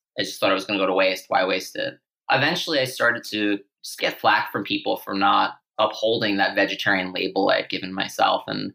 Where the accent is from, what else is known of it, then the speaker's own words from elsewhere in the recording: Staten Island, New York, United States; I grew up on Staten Island, New York, which if you're familiar with New York, you know, it's not known to be a particularly progressive place in terms of New York City.